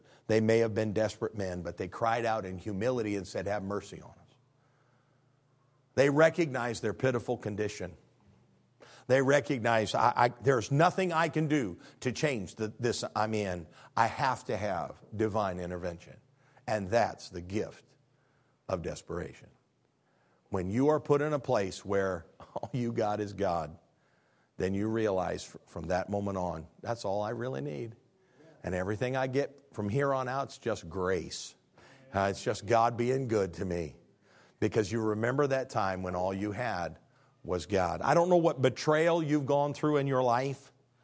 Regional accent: Midwest, United States; Now, in truth, I was raised in the Midwest

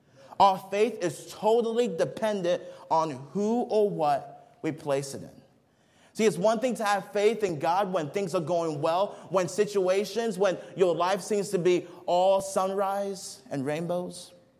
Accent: Nigeria; When I was growing up in Nigeria, we had a trampoline just right outside our house.

